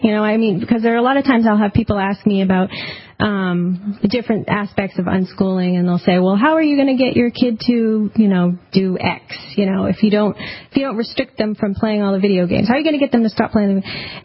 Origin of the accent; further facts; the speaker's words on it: New Hampshire, United States; also born or lived in Los Angeles; I grew up in New Hampshire here in the Seacoast, which is a very liberal area, progressive liberal, and that was my philosophy. And then I moved out to Los Angeles